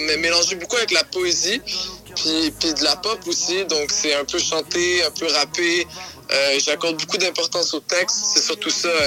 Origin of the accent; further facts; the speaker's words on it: Montreal, Quebec, Canada; puis moi je suis Montréalais